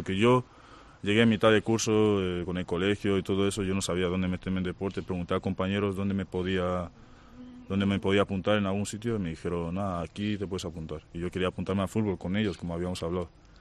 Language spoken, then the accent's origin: Spanish; Madrid, Community of Madrid, Spain; Yo soy de Madrid, madrileño.